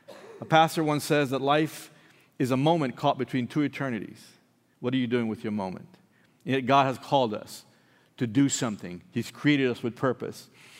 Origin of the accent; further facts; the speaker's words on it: Belize; I'm from Belize, in the Mayan civilization. The heart of it is right in Belize, so we made out like a bandit.